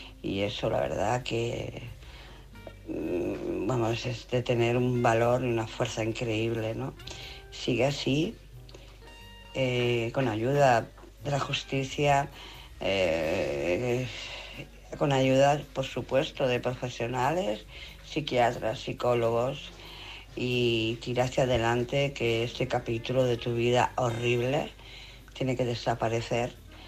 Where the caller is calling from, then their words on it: Barcelona, Catalonia, Spain; de Barcelona.